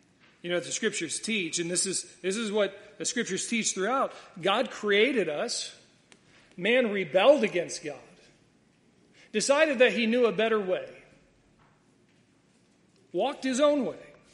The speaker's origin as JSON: {"language": "English", "town": "Detroit", "region": "Michigan", "country": "United States", "tie": "born or raised there", "said": "I grew up in the Detroit region, a little bit north of Detroit."}